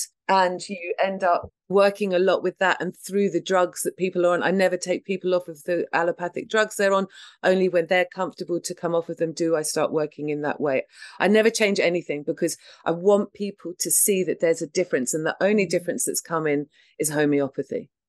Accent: United Kingdom; I'm British.

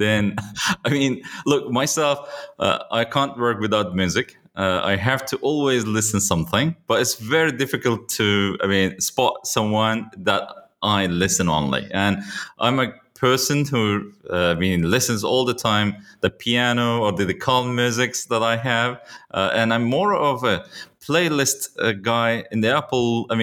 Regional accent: Turkey; I myself, I'm Turkish. And then after having all the education in Turkey, then I worked in Turkey for a short period.

